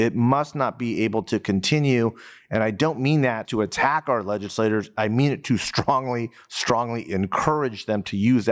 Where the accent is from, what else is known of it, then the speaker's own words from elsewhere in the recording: Moorpark, California, United States; I grew up again in Moorpark, right, where I went to community college.